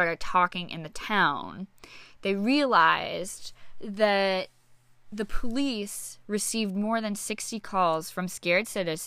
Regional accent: New England, United States; But I'm also from New England, so I'm like, I kind of have the balls in the sense that, okay, like I know how to handle snow.

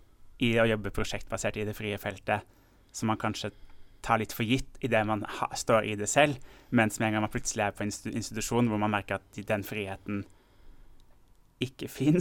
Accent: Lillehammer, Innlandet, Norway; moved away as an adult; also born or lived in Gjøvik / Oslo; jeg kom fra Lillehammer, rett på Lillehammer, gikk på videregående på Gjøvik, flyttet til Oslo, begynte å studere liksom generelle teaterfag og dramaturgi

